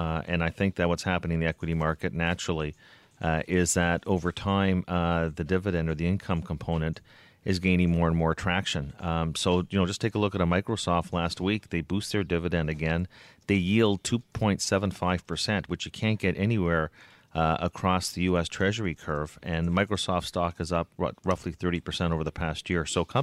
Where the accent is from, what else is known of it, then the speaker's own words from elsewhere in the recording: Canada; Being a Canadian